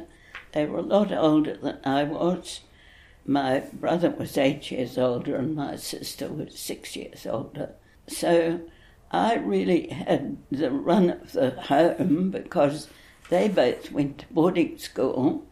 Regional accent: Albany, Western Australia, Australia; I grew up in Albany, yes. I was born there in 1926, and I had a lovely childhood. It was a happy home, a lovely place to be, with lots of beaches, and we went swimming a lot.

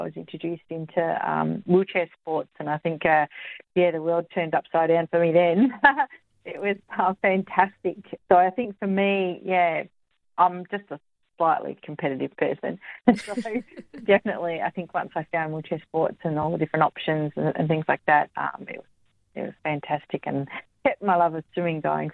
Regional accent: Western Australia, Australia; Yeah, I grew up in Western Australia, was born in Subiaco there

